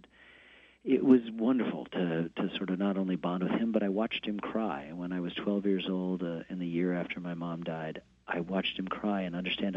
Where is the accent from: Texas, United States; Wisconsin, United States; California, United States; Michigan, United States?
Michigan, United States; Ann Arbor; I'm a filmmaker because I grew up in Ann Arbor. I am, you know, who I am formed there. I love the town.